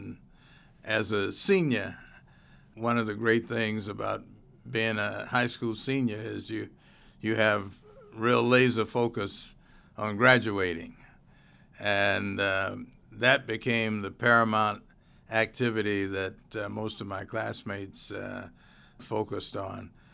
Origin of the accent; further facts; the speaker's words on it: Little Rock, Arkansas, United States; was necessary to make a change in how African Americans were viewed and what the opportunities were growing up in Little Rock.